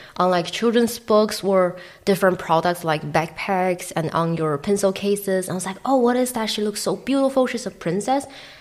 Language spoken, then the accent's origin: English; Beijing, China; English is a second language; where I'm from, I'm originally from Beijing, China. And when I was growing up, we would always celebrate Christmas, but we eat apples.